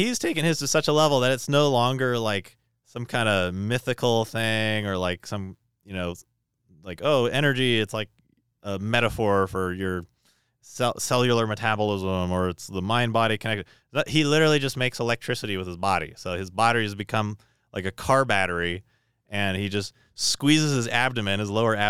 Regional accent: Toronto, Ontario, Canada; I'm from Toronto, so all the early parts of the story in Toronto.

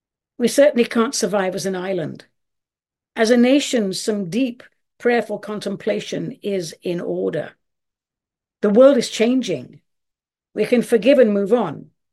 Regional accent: United States; My point being, I am an American. My loyalties are here.

